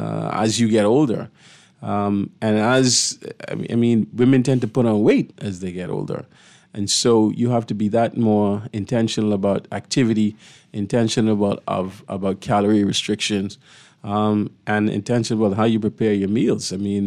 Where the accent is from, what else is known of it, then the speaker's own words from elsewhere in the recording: New Providence, Bahamas; I grew up in Second Street, the Grove. I came from very humble beginnings. I went to Government High, and I always like to say not the Government High that people talk about, the one in Yellow Elder.